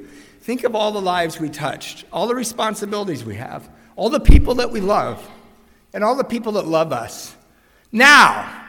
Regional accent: Redondo Beach, California, United States; I grew up in Redondo Beach in the 70s and 80s.

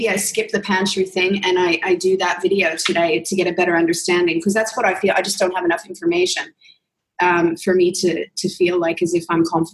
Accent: Canada; now in Australia; but I'm originally Canadian

